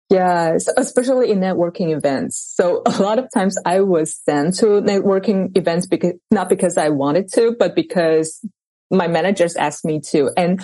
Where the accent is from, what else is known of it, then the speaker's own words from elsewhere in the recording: Taiwan; now in United States; I grew up in Taiwan and I went to the United States for graduate school and the big part of my career is actually in the United States.